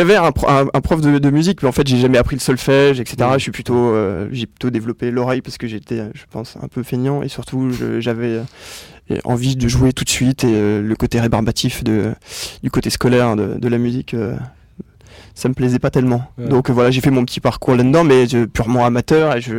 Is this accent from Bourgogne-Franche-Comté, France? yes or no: yes; Auxerre, Bourgogne-Franche-Comté, France; born there; moved away as an adult; also born or lived in Grenoble; moi je suis bourguignon, donc de naissance, voilà, je suis né à Auxerre, et puis j'ai fait un peu d'études quand même, et puis j'ai voyagé un petit peu, donc je suis parti à Grenoble faire des études de journalisme.